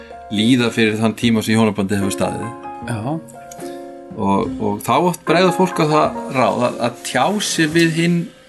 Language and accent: Icelandic; Akranes, Western Region, Iceland; Og ég er frá Akranesi.